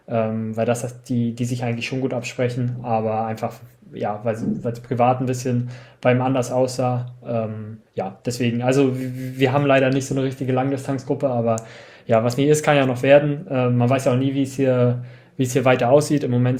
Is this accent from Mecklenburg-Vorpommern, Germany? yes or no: yes; Rostock, Mecklenburg-Vorpommern, Germany; weil er auch als Rostocker